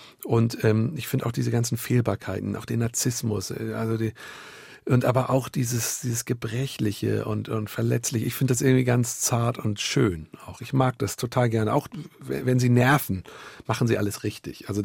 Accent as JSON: {"language": "German", "region": "Berlin", "country": "Germany", "said": "Ich bin Berliner mit einem hamburgischen Migrationshintergrund."}